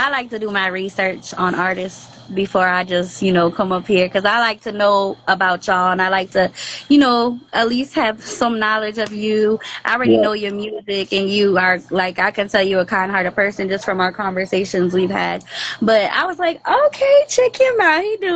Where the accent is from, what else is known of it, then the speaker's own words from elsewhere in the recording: New Orleans, Louisiana, United States; I'm from New Orleans. I can shake.